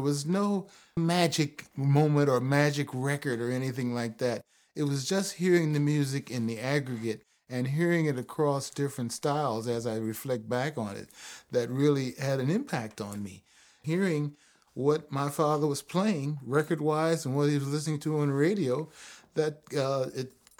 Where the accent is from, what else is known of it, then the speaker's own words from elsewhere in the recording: Cleveland, Ohio, United States; also born or lived in Pittsburgh; Well, I was born in Pittsburgh and grew up in Cleveland.